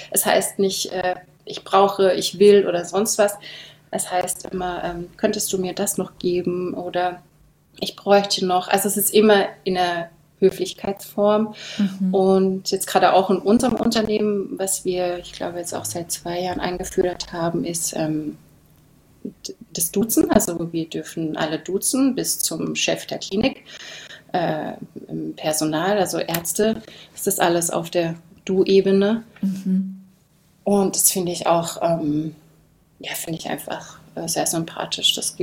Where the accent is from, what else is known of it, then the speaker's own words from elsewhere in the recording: Germany; moved away; Ich bin auch direkt an der Grenze zur Schweiz aufgewachsen, also direkt am Rhein.